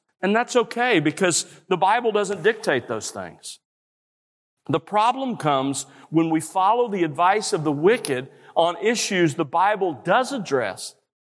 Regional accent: Mobile, Alabama, United States; When I was growing up in South Alabama, I'm actually the youngest of 10 kids, and growing up in South Alabama, our family owned a World War II Army-issue Red Willys Jeep. We lived on the edge of civilization, on the outskirts of Mobile

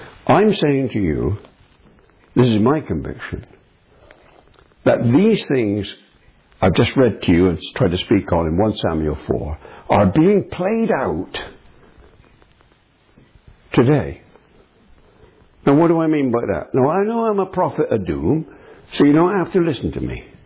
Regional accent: Bristol, South West England, United Kingdom; Where I was born, just outside Bristol, well, I was born in Bristol, but where I lived as a boy, just outside Bristol

